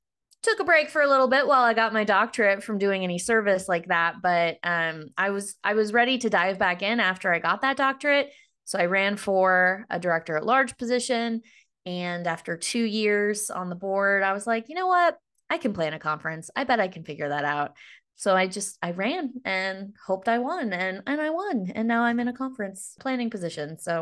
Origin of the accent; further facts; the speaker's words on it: Hays, Kansas, United States; I was an undergrad at Fort Hays. I grew up in Hays, Kansas. And so it was easy for me to just choose Fort Hays.